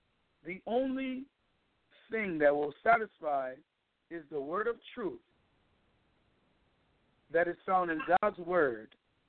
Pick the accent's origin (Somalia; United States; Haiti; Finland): Haiti; I'm from Haiti, and in our country, many times, you know, we have to go to a far place to get water